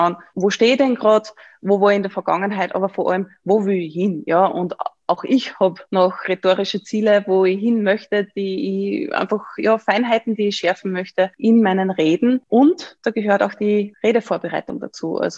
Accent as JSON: {"language": "German", "region": "Upper Austria", "country": "Austria", "lives_now": "Vienna, Austria", "said": "Ich sitze aktuell im Büro in Wien. Also ich habe gesagt, ich bin aus Oberösterreich."}